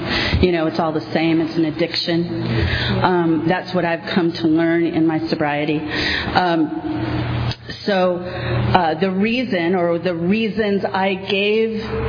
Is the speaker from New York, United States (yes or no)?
no; Compton, California, United States; also born or lived in Redondo Beach; I was born and raised in Compton, and born and raised in Redondo Beach. I got sober in Al-Anon in Compton.